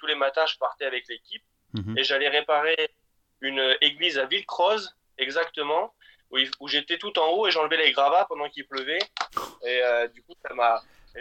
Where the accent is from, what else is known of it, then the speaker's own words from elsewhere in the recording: Toulon, Provence-Alpes-Côte d'Azur, France; oui, je viens de Toulon et très tôt j'ai voulu avoir un travail manuel.